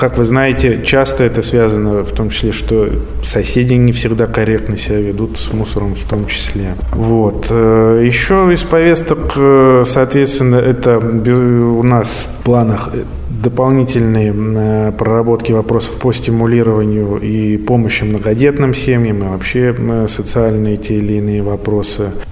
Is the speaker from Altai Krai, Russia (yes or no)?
no; Saint Petersburg, Russia; все мы петербуржцы, ленинградцы, и задача у нас общая одна, потому что это наш один большой любимый город.